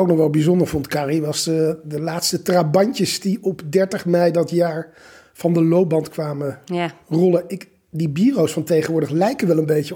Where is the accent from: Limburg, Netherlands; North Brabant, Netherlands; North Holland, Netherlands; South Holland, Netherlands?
South Holland, Netherlands; Leiden; En dat komt, ik kom uit Leiden.